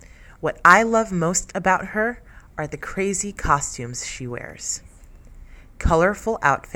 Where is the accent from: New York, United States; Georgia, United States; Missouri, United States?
New York, United States; New York City; now in France; and I am an English assistant in France. I am from New York City in the United States.